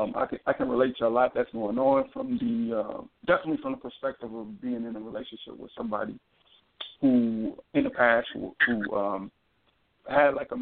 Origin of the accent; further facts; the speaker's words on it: United States; I'm Nigerian and American. I grew up in the whole American experience. So, like, pretty much I'm American from a development standpoint.